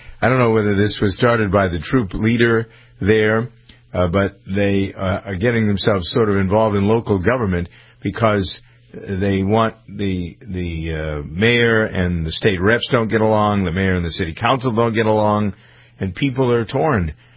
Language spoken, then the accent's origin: English; Framingham, Massachusetts, United States; Today, in my hometown of Framingham, Massachusetts, it's a big day.